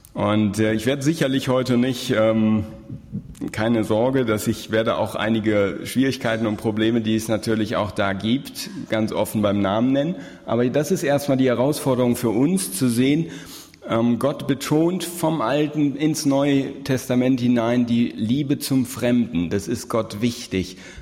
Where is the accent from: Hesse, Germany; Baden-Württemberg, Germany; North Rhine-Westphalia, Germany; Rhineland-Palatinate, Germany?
North Rhine-Westphalia, Germany; accent: Rhenish; komme aus Bonn, vielleicht auch nicht ganz unwichtig, das noch zu erwähnen, dass man auch weiß, wo ich herkomme. Manche sagten mir schon, ich hätte ein bisschen rheinländischen Dialekt mitgebracht. Also das liegt wohl daran, studiere in Bonn seit 6 Jahren und komme aus der Region von Düsseldorf.